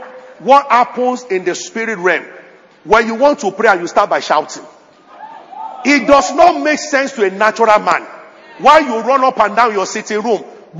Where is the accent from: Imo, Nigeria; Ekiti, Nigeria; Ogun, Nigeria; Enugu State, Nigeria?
Ogun, Nigeria; Abeokuta; I grew up in Abeokuta, and they used to have wells, not the type you have in Lagos.